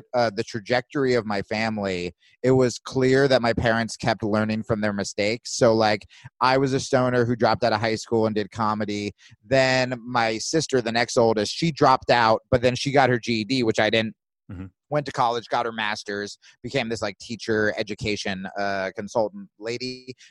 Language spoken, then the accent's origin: English; New Jersey, United States; So I grew up in New Jersey.